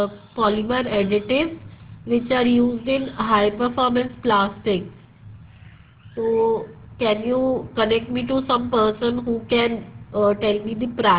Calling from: India; Hi, I'm calling from India.

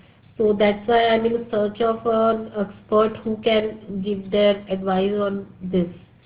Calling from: India; English is a second language; I'm calling from India.

